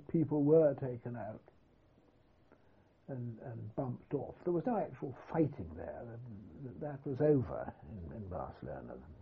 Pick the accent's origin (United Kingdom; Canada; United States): United Kingdom; England; They had no problems of any sort from being English.